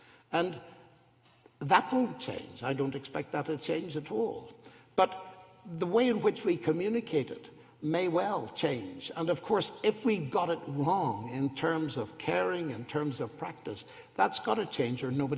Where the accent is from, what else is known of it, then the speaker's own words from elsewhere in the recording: Northern Ireland, United Kingdom; I come from Northern Ireland